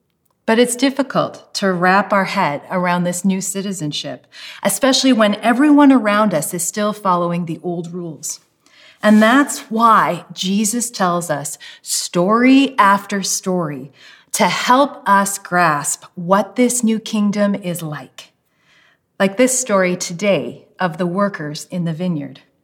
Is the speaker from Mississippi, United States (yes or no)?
no; Washington, United States; moved away as an adult; now in Canada; I'm actually American. I grew up in Washington State, and I didn't move to Canada until 2003 when I went to grad school.